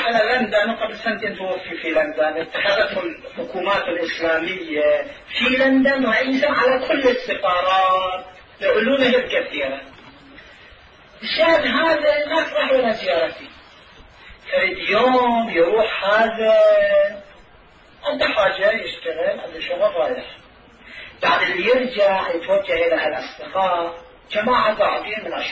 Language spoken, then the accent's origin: Arabic; Karbala, Karbala Governorate, Iraq; كان عندنا في كربلاء